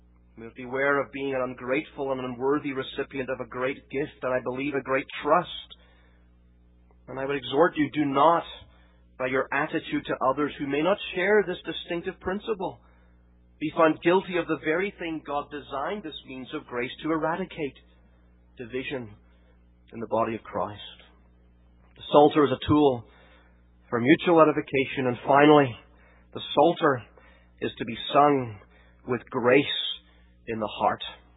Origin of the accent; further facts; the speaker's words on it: Northern Ireland, United Kingdom; But I'm from Northern Ireland. I'm not American. I'm a British citizen.